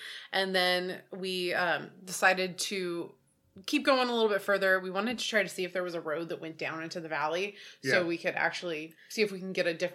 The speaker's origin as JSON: {"language": "English", "town": "Portland", "country": "United States", "tie": "born or raised there", "said": "family property out here, family hotel, and then growing up in Portland and everything."}